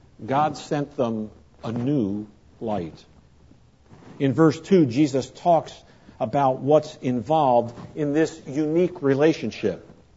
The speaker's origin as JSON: {"language": "English", "town": "Trenton", "region": "New Jersey", "country": "United States", "tie": "born or raised there", "said": "The house where I grew up in Trenton, New Jersey, had a cherry tree in the backyard."}